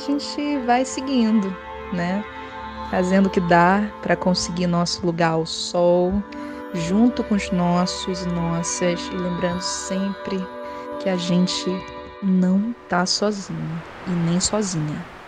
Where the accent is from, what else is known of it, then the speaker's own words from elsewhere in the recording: Rio de Janeiro, Brazil; Sou aqui do Rio de Janeiro.